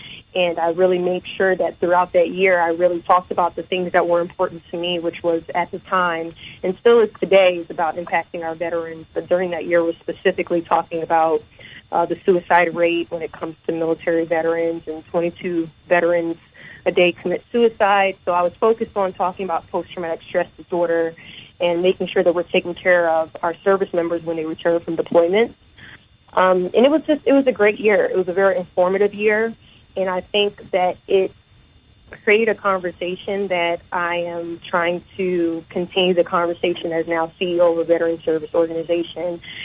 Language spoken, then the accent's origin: English; Apple Valley, Minnesota, United States; I'm actually from Minnesota, surprisingly enough. I was raised in Apple Valley, which is probably like 20, 25 minutes from Minneapolis.